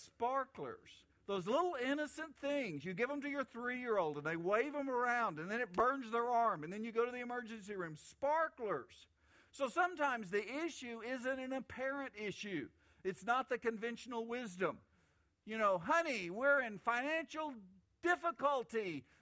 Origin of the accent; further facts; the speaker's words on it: Oklahoma, United States; I'm from Oklahoma, so I use Native American stories